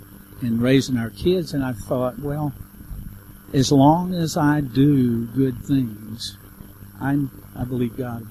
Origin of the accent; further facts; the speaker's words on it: St. Louis, Missouri, United States; I grew up in St. Louis, Missouri.